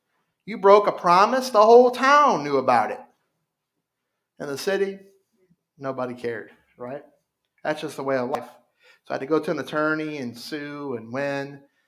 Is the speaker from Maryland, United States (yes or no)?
no; Louisiana, United States; I grew up on the Mississippi, so, and we knew after a certain point, like, it was not safe.